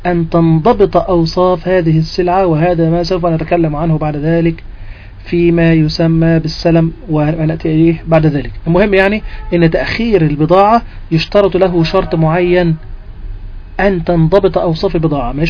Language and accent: Arabic; Egypt; اللي احنا بنسميه عندنا في مصر ايه الشكوك على النوتة